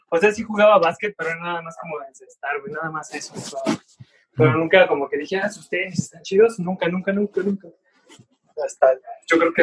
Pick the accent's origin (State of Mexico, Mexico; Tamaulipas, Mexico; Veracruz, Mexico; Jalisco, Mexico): State of Mexico, Mexico; Ciudad Nezahualcóyotl; Yo soy de acá de Neza